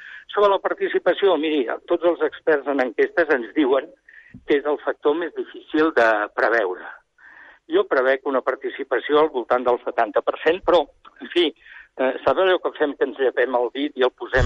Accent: Catalonia, Spain; soc català.

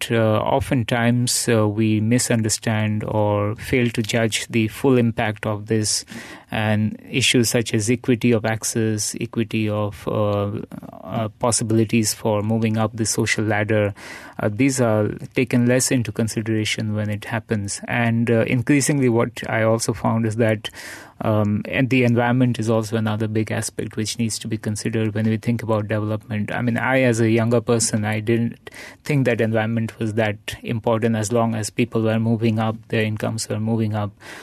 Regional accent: India; And again, growing up in India, coming from that sort of traditional mindset, we have certain idea of the homeless

